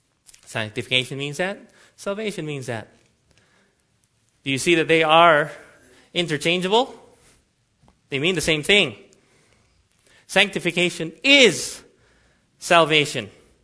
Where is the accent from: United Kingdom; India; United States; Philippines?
Philippines; So I'm a Filipino, I'm an Adventist, and we had a network and we discussed all sorts of stuff with each other.